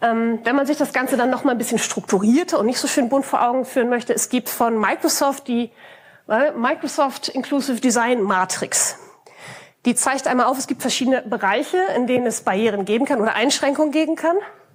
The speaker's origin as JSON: {"language": "German", "region": "Hamburg", "country": "Germany", "said": "Ich komme aus Hamburg, wie man es vielleicht hört."}